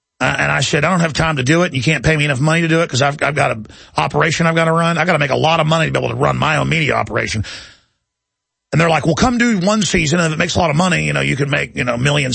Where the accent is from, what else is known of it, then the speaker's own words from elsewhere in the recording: United States; And I'm just an American.